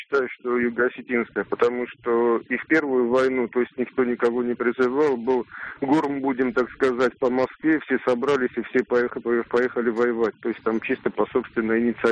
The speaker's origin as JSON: {"language": "Russian", "town": "Tskhinvali", "region": "South Ossetia", "country": "Georgia", "said": "я сам из Тхенвали"}